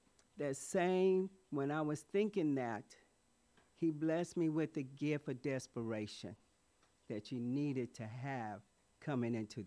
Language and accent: English; Kansas City, Missouri, United States; You know, I'm not from San Diego. I'm from Kansas City, Missouri.